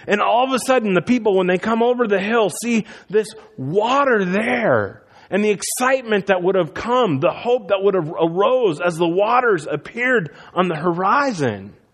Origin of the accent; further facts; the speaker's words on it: Iowa, United States; I grew up in Iowa. We didn't have anything even close to a desert there. We just have farmland, pigs, and cornfields.